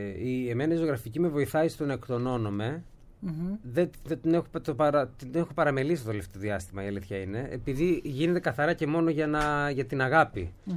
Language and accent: Greek; Crete, Greece; Γεννηθήκαμε στην Κρήτη.